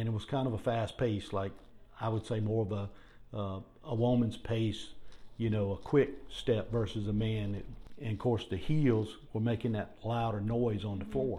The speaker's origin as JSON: {"language": "English", "country": "United States", "tie": "born or raised there", "said": "I was born and raised in Berkeley County."}